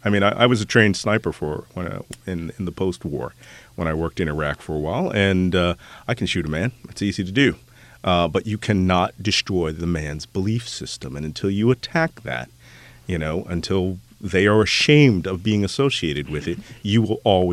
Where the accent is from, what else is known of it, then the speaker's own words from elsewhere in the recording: Philadelphia, Pennsylvania, United States; Yeah, I grew up in Philadelphia.